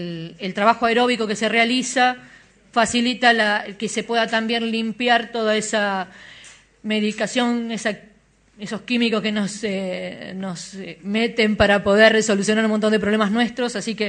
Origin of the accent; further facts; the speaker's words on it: Bariloche, Río Negro, Argentina; Soy la única representante de Bariloche, voy con un equipo de Neuquén. Me siento totalmente orgullosa de poder decir que soy de Bariloche